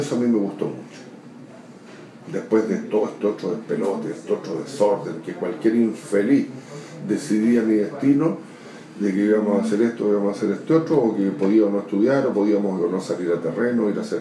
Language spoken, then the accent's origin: Spanish; Chile; nos farreamos como chilenos una oportunidad única e irrepetible